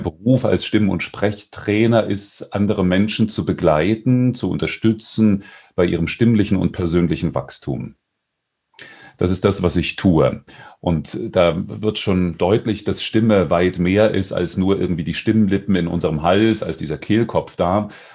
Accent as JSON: {"language": "German", "town": "Dresden", "region": "Saxony", "country": "Germany", "tie": "born there", "also_born_or_lived": "Weimar", "lives_now": "Stuttgart, Germany", "said": "Ich komme aus Stuttgart. Gebürtig zwar aus Dresden, in Weimar habe ich studiert, jetzt seit 3 Jahren bin ich im Ländle."}